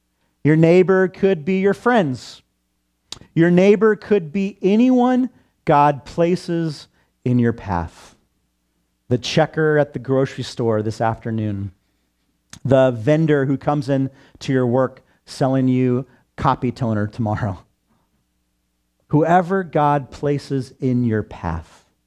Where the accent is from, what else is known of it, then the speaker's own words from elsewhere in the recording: Santa Cruz, California, United States; This was my neighborhood growing up in Northern California, Santa Cruz area, California, if you've ever been to Santa Cruz, Central Coast. And it was a great place to grow up.